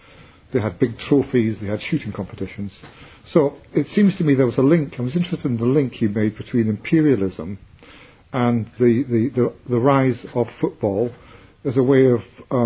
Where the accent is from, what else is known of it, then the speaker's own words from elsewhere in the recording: Glasgow, Scotland, United Kingdom; I was brought up in Mount Florida, Glasgow, which is right next door to Hampden Park.